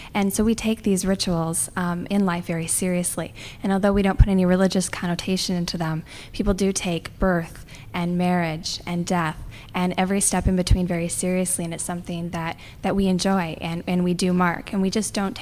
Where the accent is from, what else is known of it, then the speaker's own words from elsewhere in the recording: Des Moines, Iowa, United States; I'm from Des Moines, Iowa, and I'm a humanist celebrant